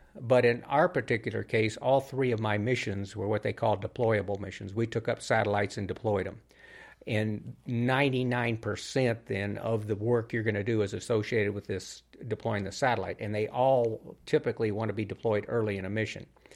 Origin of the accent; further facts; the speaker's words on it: Albuquerque, New Mexico, United States; So I didn't get to see my hometown here in Albuquerque, where I grew up, on that mission.